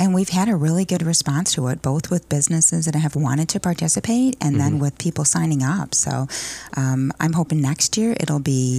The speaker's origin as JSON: {"language": "English", "region": "Michigan", "country": "United States", "tie": "born or raised there", "said": "No, I grew up between Marlette and Sandusky. Went to Marlette school."}